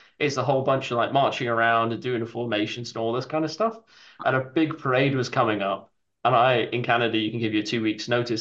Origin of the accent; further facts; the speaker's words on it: United Kingdom; born there; So I was originally born in the UK